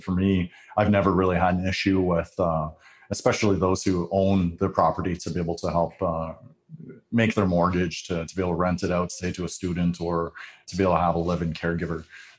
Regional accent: Calgary, Alberta, Canada; I would say growing up in East Calgary, you could just drop me on

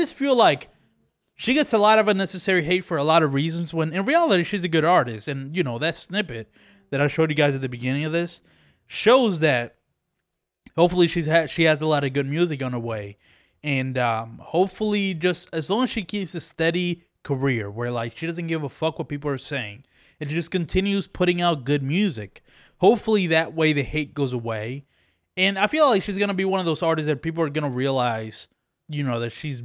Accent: Philadelphia, Pennsylvania, United States; it was in Philadelphia, and I'm from Philadelphia.

